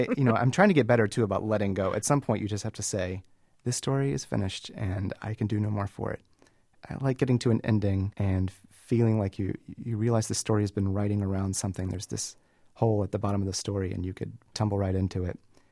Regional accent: the South, United States; accent: Southern; I would say the stories maybe are a lot like my accent now. There's this slight Southern accent to the stories that's kind of inevitable.

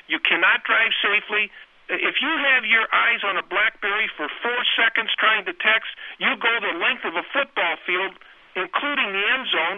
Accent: Illinois, United States; If you're stopped, for example, my home state is Illinois.

